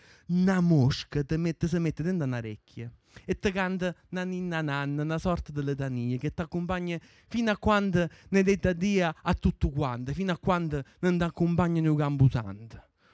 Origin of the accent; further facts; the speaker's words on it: Fondi, Lazio, Italy; accent: Fondi dialect; La poesia che leggerò adesso è nel mio dialetto fondano. Io sono di Fondi